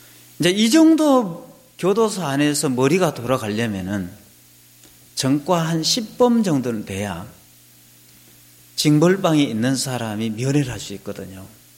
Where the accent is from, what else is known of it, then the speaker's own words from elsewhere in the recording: Sinan, South Jeolla, South Korea; 전라남도 신안군에 저희 고향인데 전라남도 신안군에서 배를 타고 목포까지 나오면 1시간 걸려요